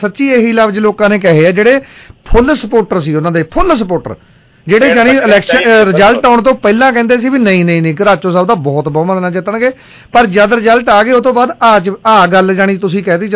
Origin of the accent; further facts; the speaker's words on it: Punjab, India; ਸਾਡਾ ਜ਼ਿਲ੍ਹਾ ਸੰਗਰੂਰ ਕਹਿੰਦੇ ਹੈ